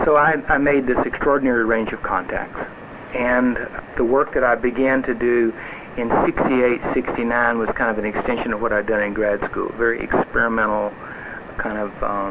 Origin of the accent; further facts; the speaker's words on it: Tennessee, United States; I grew up with it in Tennessee.